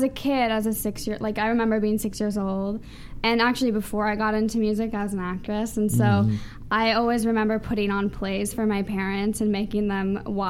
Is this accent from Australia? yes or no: no; St. John, U.S. Virgin Islands; also born or lived in Seattle, United States; So my parents, I was born in Seattle, and then my parents got divorced and decided to go to St. John.